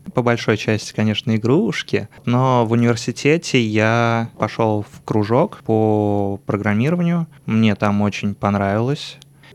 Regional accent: Saratov, Saratov Oblast, Russia; born there; Я родился в Саратове.

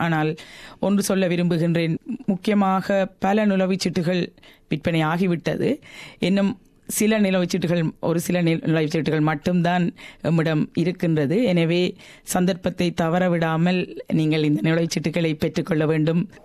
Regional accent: Sri Lanka; அது எமக்கும் பெருமை சேர்க்கின்ற, நாங்கள் இலங்கை நாட்டைச் சேர்ந்தவர்கள், எனவே அது எமக்கும் பெருமை சேர்க்கின்ற ஒரு விடயம்.

